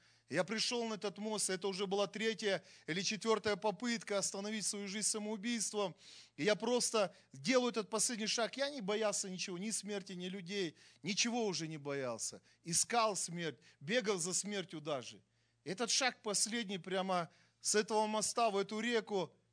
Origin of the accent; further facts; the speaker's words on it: Krasnoyarsk Krai, Russia; я из Красноярского края, я из Сибири. И я не был туда сослан, и родители мои тоже не были сосланы.